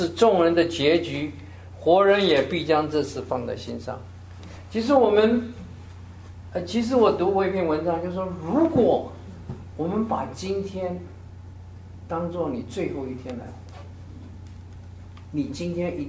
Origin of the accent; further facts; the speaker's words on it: China; 就像我们中国人在讲的是安贫乐道，